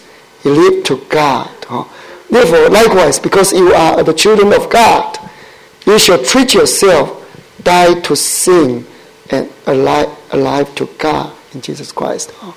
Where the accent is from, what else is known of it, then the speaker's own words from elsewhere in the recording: Singapore; I was from Singapore, so I can tell.